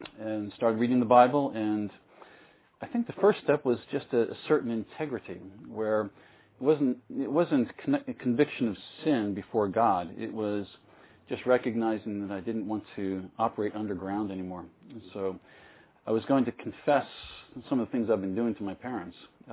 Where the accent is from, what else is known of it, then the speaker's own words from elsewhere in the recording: Philadelphia, Pennsylvania, United States; I'm actually from Philadelphia area and living 3 miles from where I grew up.